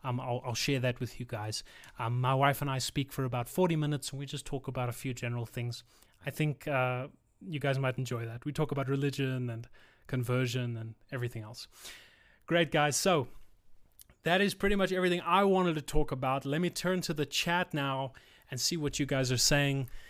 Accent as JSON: {"language": "English", "country": "South Africa", "tie": "born there", "also_born_or_lived": "San Diego, United States", "said": "I was born in South Africa at a very young age. I moved with my parents. My parents moved. I had to go with them. I was a baby. We moved to America, California, San Diego."}